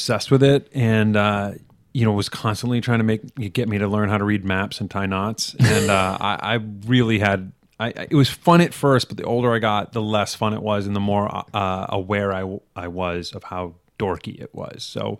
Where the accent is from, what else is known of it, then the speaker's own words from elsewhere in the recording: Massachusetts, United States; I have 3 sisters. We just grew up in a small town, and didn't get into acting until I saw my sister in a play